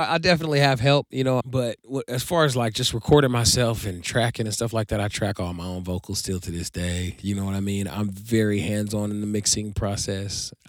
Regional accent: Inglewood, California, United States; Sure. Well … I'm from Inglewood, California.

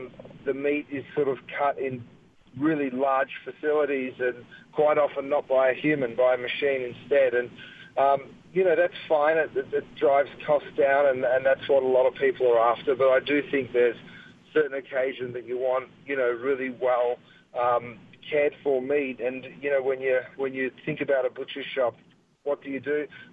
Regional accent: Australia; I grew up in Australia where we have butcher shops on every corner, I guess.

